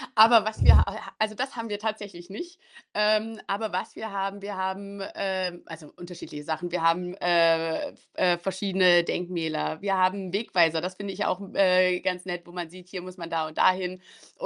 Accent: Zörbig, Saxony-Anhalt, Germany; Löberitz liegt bei Bitterfeld, Halle und ich komme tatsächlich aus der Gegend. Also ich komme aus Zürbich und Löberitz ist so klein, das ist auch nur ein Ortsteil von Zürbich.

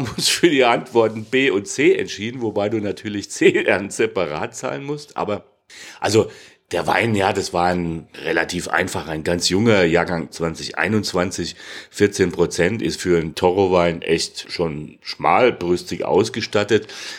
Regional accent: Hesse, Germany; Nee, ich bin halt Hesse.

